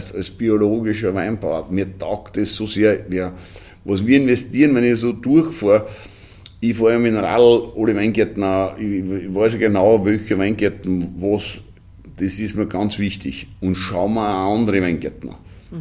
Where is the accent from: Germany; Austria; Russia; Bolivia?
Austria; Jois, Burgenland; Ich bin aus Jois